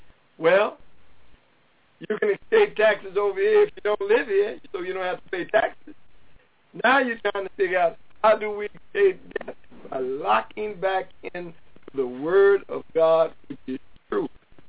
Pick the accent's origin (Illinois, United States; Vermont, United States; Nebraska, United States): Illinois, United States; Chicago; I didn't know how I, as a black boy growing up in Chicago, was going to get to Israel and be there.